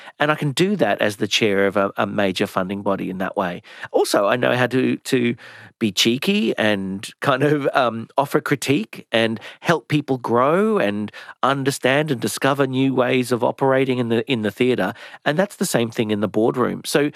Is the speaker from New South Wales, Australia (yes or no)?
no; Brisbane, Queensland, Australia; Oh, not much really, because I grew up in Brisbane.